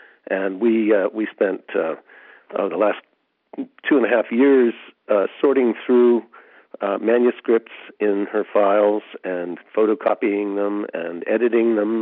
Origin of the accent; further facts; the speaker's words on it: North Bennington, Vermont, United States; also born or lived in New York; Yes, I was born in New York, but I grew up in North Bennington, Vermont. Big distinction.